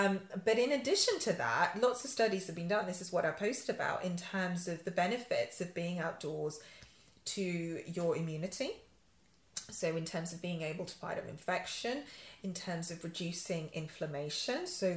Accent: Yorkshire and the Humber, United Kingdom; now in London, United Kingdom; though I live in a big city like London, I do pine, you know, I'm a Yorkshire girl. I grew up in Yorkshire.

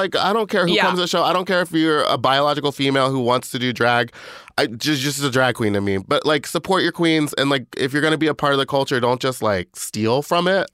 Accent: Louisiana, United States; born there; also born or lived in Egypt / London / Norway / Texas; I was born in Louisiana, and then I moved to Egypt, and then I moved to London, and then I moved to Norway, and then I moved to Texas.

